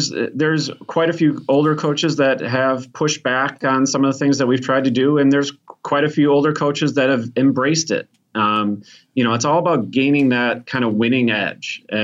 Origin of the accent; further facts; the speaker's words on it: Chicago, Illinois, United States; No, I'm from Chicago, man.